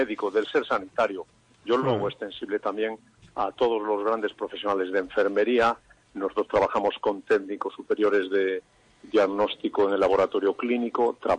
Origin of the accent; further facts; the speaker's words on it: Mondoñedo, Galicia, Spain; Yo soy de Mondoñedo.